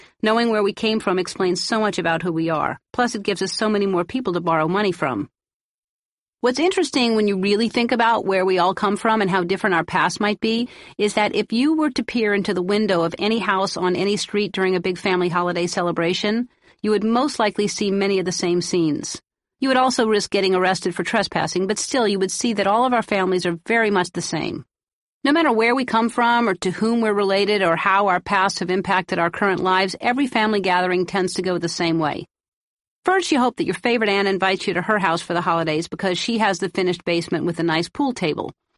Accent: Metairie, Louisiana, United States; born there; All I knew for sure was that I was born in Metairie, Louisiana, and I came out of my mama's belly button.

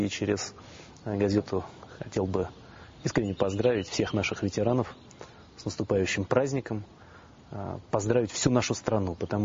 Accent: Saint Petersburg, Russia; Я из Ленинграда, и, конечно, для меня ленинградские места были особыми.

